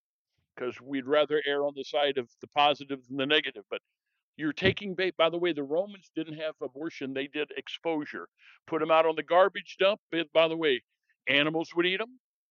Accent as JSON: {"language": "English", "region": "Midwest", "country": "United States", "said": "Secondly, Yankees were people from New England. I'm from the Midwest."}